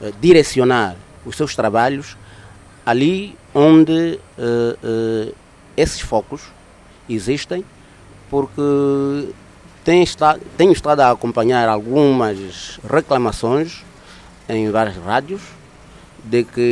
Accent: Angola; somos angolanos, e como angolanos que somos, temos que nos pautar naquilo que são as nossas raízes.

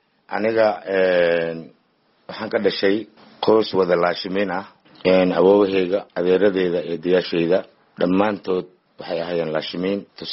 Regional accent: Jilib Marka, Lower Shabelle, Somalia; born there; Aniga waxaan ku dhashay Jilib Marka oo 3 meel badka ah, 1 meelna berika ah.

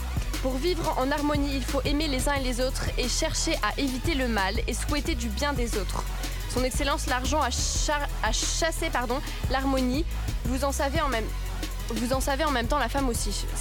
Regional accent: France; en tant que française, de vivre tous ces événements, toutes ces attaques à l'étranger

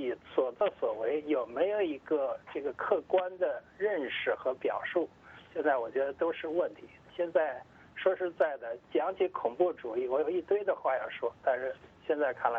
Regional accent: China; 作为中国人

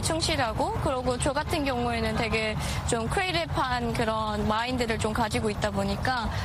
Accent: North Korea; now in United States

